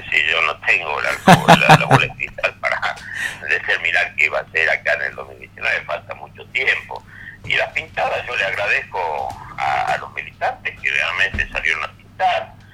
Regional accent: Tucumán, Argentina; now in Buenos Aires, Argentina; Yo soy tucumano y la verdad que no me veo vivir para siempre en Buenos Aires.

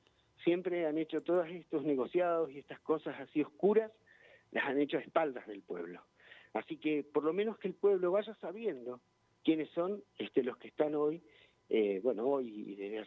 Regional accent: Zapala, Neuquén, Argentina; moved away; Yo soy de allá de Zapala también, hace unos cuantos años me vine para este lado.

